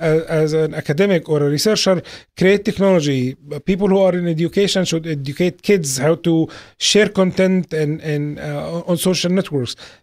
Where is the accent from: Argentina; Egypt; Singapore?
Egypt; now in United States; I am an Egyptian American, as you